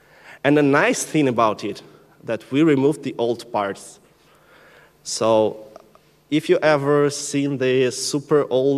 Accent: Minsk, Belarus; I'm from Minsk. I'm a PostGIS committer.

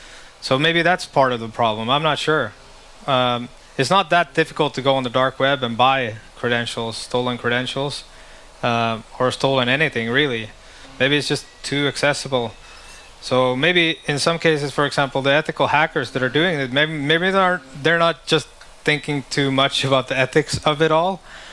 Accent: Finland; because I'm from Finland.

